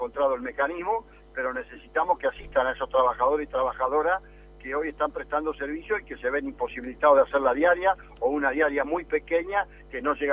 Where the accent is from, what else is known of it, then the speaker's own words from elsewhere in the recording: Buenos Aires Province, Argentina; now in La Plata, Argentina; soy un bonaerense acérrimo, hasta me molesta cuando me confunden con los porteños. No tengo nada con los porteños, pero soy un hombre nacido en la provincia, amo esta provincia